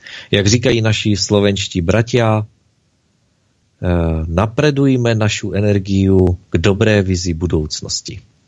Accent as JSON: {"language": "Czech", "region": "Moravia", "country": "Czechia", "tie": "born or raised there", "also_born_or_lived": "Prague", "said": "koupili malinký domeček se zahradou v zahradkářské kolonii v mém rodném městě na Moravě."}